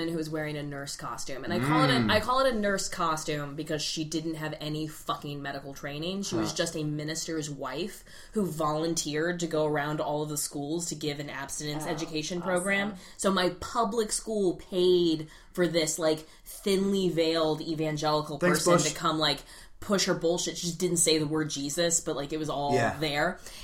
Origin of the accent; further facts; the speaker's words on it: Raleigh, North Carolina, United States; also born or lived in Europe; Raleigh, North Carolina.